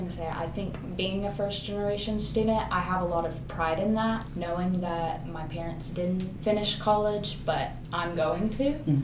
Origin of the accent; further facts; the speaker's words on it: Dover, Arkansas, United States; I'm a senior journalism major from Dover, Arkansas.